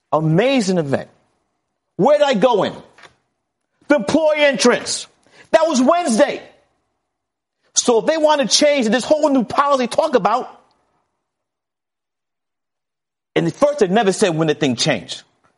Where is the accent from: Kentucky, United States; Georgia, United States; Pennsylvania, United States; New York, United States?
New York, United States; Brooklyn; I grew up in Fort Greene, Brooklyn.